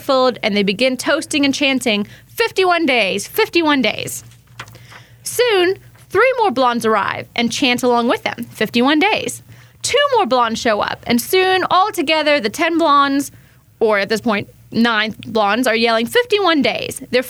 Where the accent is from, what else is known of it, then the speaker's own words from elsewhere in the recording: South Africa; there was a candy growing up in South Africa called a fizzer